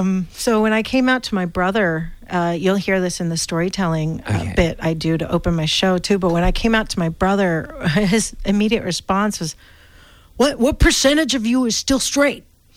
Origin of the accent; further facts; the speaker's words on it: Bangkok, Thailand; also born or lived in New York / Los Angeles; So my family's Indian, but I'm third generation Indian Thai. I grew up in Bangkok, and I went to an international school, which basically colonized my mind with America.